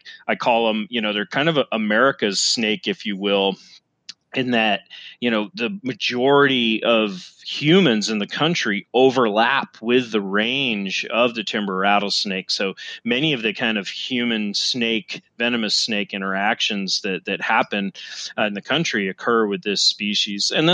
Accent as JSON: {"language": "English", "region": "New England", "country": "United States", "tie": "born or raised there", "said": "I grew up in New England originally, where we had, venomous snakes, first of all, were rare, but the one that we did have was the timber rattlesnake."}